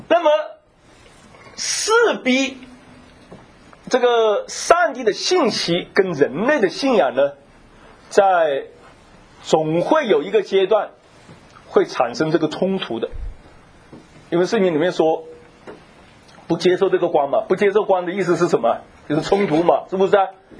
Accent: China; 因为我们是中国人，我们关心自己的文化嘛啊

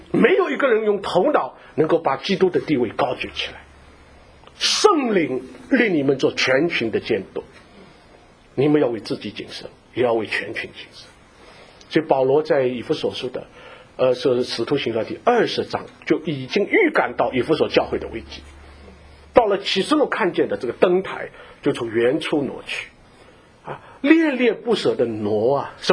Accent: Shanghai, China; 我们上海人叫白糖砒霜

